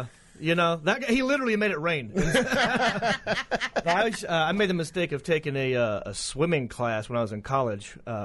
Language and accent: English; Hickory, North Carolina, United States; A little bit. I mean, I grew up in Hickory, North Carolina.